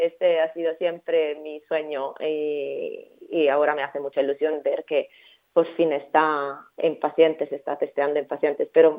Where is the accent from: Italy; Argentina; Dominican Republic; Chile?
Italy; Spanish is a second language; No, mi padre se mudó a Italia a un cierto punto y yo nací y crecí ahí